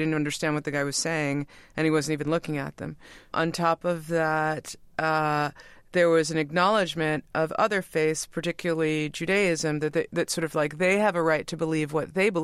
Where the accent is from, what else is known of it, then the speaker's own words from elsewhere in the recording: New York City, New York, United States; we grew up in New York in the city for the weekend